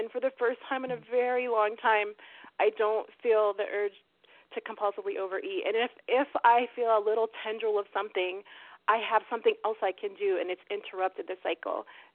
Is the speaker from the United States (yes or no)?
yes; New York, United States; Good morning. … a compulsive overeater from upstate New York.